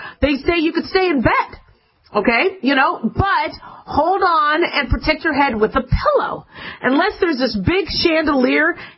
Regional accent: California, United States; also born or lived in Arizona; for those of us that had earthquake drills growing up in California

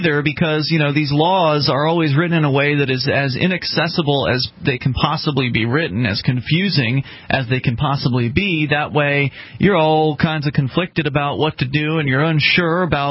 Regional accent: Sarasota, Florida, United States; now in New Hampshire, United States; I'm from Sarasota, Florida.

